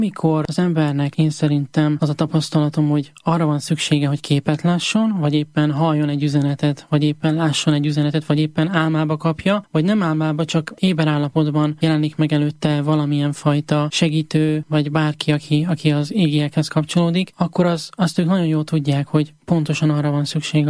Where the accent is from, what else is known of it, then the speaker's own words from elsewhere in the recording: Nyírbátor, Szabolcs-Szatmár-Bereg, Hungary; born there; Én Nyírbátorban születtem, nagy református egyházközösség